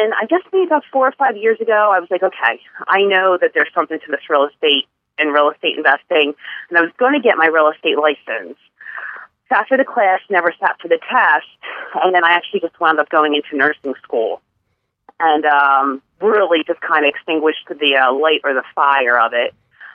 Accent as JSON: {"language": "English", "region": "Pennsylvania", "country": "United States", "tie": "born or raised there", "said": "I'm originally from, actually, just a suburb outside of Philadelphia in Bucks County is where I live, and I was born and raised in the Bucks County area."}